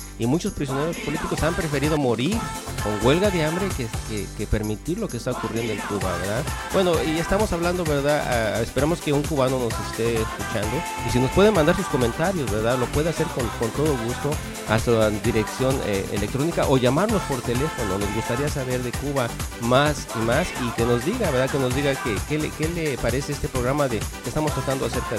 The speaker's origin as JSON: {"language": "Spanish", "country": "Mexico", "said": "principalmente en México, con nosotros como mexicanos"}